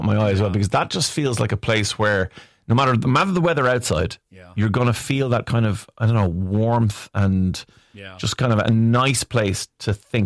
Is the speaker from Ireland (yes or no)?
yes; Ireland; because we're Irish. And we know how small Ireland is